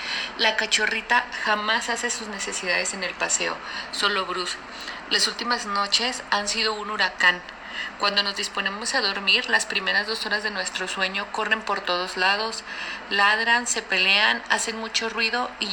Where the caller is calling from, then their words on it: Mexico; Hola, somos de México.